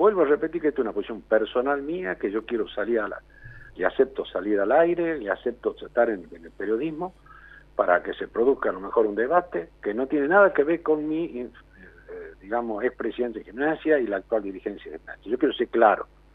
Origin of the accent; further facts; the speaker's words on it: Argentina; somos todos argentinos.